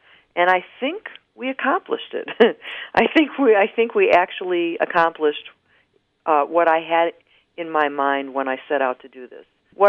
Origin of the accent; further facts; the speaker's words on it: Detroit, Michigan, United States; So I was flying home from Los Angeles back to my hometown, Detroit, and I had a martini on the airplane